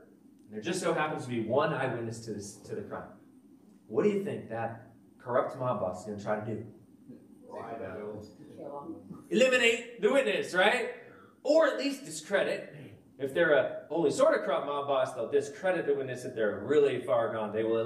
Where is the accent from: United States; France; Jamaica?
United States; Vermont; I grew up in Vermont. It does not stay this cold in Vermont.